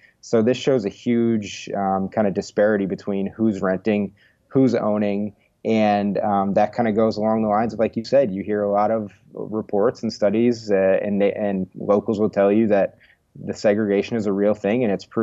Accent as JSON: {"language": "English", "town": "Milwaukee", "region": "Wisconsin", "country": "United States", "tie": "born or raised there", "moved": "as an adult", "said": "I grew up in Milwaukee and lived there for first 18 years of my life."}